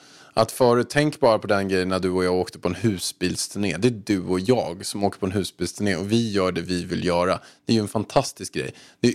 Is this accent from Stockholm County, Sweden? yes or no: yes; Haninge, Stockholm County, Sweden; Då sa jag att jag kom från Haninge.